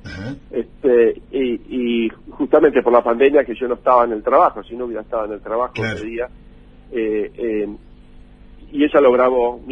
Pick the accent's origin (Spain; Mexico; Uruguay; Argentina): Argentina; somos muchos los argentinos en la NASA, no soy yo el único.